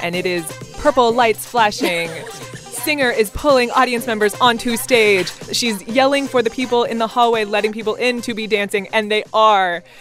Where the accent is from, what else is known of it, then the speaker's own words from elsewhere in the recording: Austin, Texas, United States; because I'm from Austin and my trip to South By is always longer than everybody else's because I make it a trip home